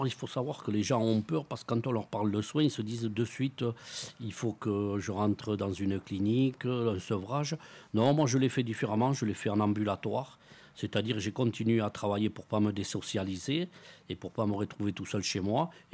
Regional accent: Dax, Nouvelle-Aquitaine, France; moi je suis natif de Dax, donc j'habitais au quartier QIS, tout jeune avec les copains

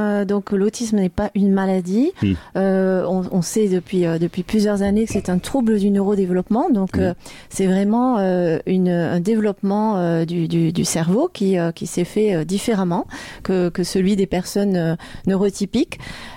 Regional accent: Toulouse, Occitanie, France; now in Landes, France; Oui, alors moi je suis dans les Landes depuis une trentaine d'années déjà. Je suis toulousaine sinon.

